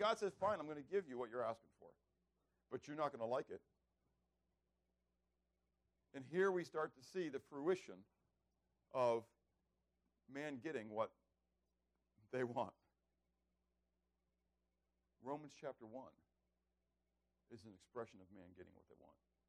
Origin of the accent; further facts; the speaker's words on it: United States; I'm an American. I served. I love my land.